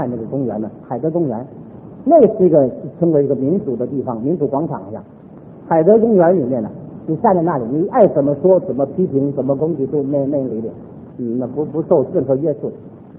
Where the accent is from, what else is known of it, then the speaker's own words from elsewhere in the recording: China; 身为一个中国人，身为一个中国的这个基督徒